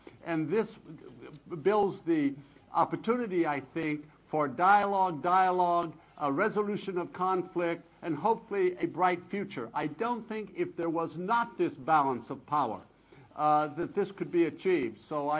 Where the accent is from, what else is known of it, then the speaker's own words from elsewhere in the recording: United States; I personally, as an American, think it's a powerful force for positive change